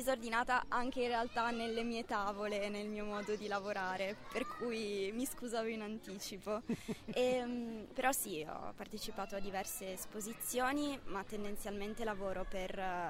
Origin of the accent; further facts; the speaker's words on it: Aosta Valley, Italy; now in Turin, Italy; io sono valdostana, ma attualmente vivo a Torino per questioni lavorative.